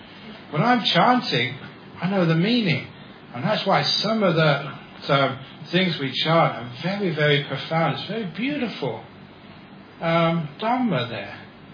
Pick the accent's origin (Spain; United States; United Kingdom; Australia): Australia; Because now I'm an Australian monk, and Australian monks like to whistle.